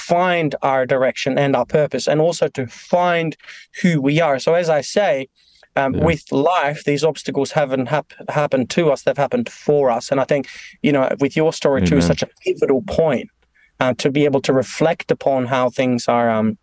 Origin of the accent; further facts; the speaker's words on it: Norway; moved away as an adult; now in Australia; I'm born and raised in Norway and Scandinavia. Came to Australia 2005 to kind of find my purpose, direction